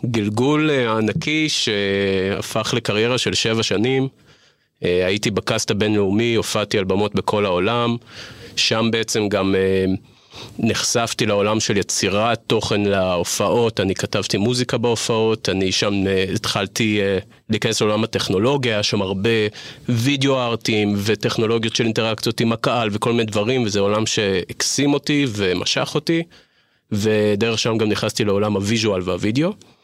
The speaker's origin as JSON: {"language": "Hebrew", "town": "Jerusalem", "region": "Jerusalem District", "country": "Israel", "lives_now": "Herzliya, Israel", "said": "36, נשוי לעומר, אבא למיכאל ומאיה, גר בהרצליה היום. אני ירושלמי במקור."}